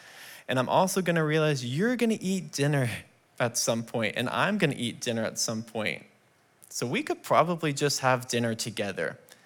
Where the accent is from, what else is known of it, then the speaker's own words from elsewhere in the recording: The Woodlands, Texas, United States; I grew up in the Woodlands, and if you don't know, that's a planned community.